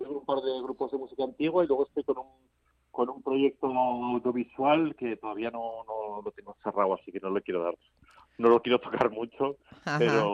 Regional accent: Pamplona, Navarre, Spain; now in Madrid, Spain; Sí, soy de Pamplona, te vaya la familia, pero vivo aquí en Malasaña desde hace muchísimos años ya.

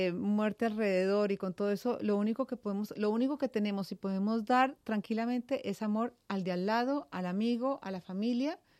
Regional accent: Bogotá, Colombia; moved away as an adult; now in United States; yo soy colombiana, nací en Bogotá, toda la vida viví en Bogotá, pero en el año 97 me mudé a Nueva York

